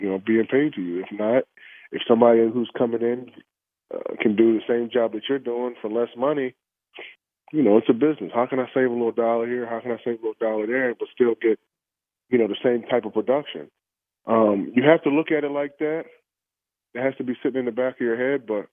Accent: King George, Virginia, United States; I'm a kid from King George, Virginia.

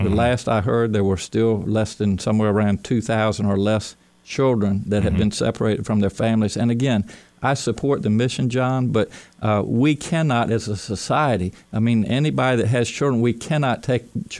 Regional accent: United States; But the policy of separating children from their families as an American, as a father, as a pediatrician.

